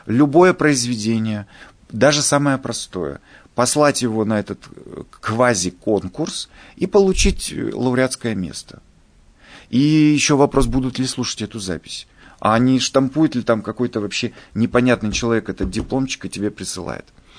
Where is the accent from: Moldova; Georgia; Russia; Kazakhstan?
Russia; Ural; Я говорю: «Вы знаете, нет, я с Урала».